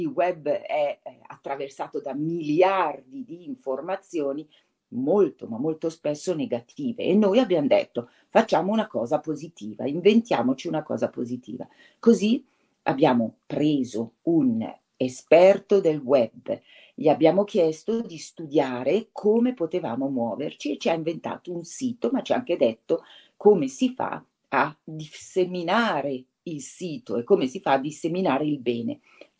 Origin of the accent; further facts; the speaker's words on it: Varese, Lombardy, Italy; noi principalmente quando siamo partiti pensavamo a Varese, perché noi siamo di Varese.